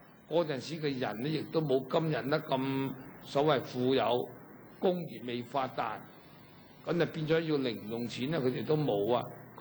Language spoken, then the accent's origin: Cantonese; China; 我哋中国人